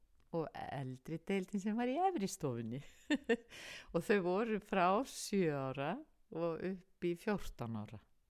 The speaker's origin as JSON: {"language": "Icelandic", "town": "Kópavogur", "region": "Capital Region", "country": "Iceland", "said": "Nei, við erum Kópavogsbúar og við kynntumst upphaflega þegar ég var bara 15 ára sko."}